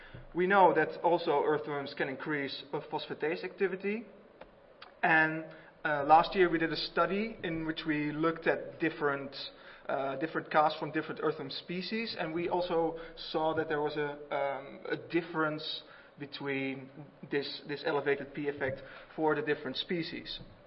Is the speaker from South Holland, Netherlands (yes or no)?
no; Wageningen, Gelderland, Netherlands; I'm from Wageningen, from the Netherlands, and I'd like to talk to you about phosphorus and earthworms.